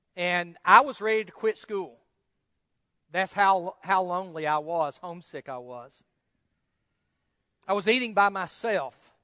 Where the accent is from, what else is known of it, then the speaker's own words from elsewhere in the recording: Ripley, United States; she was still in high school back in my hometown of Ripley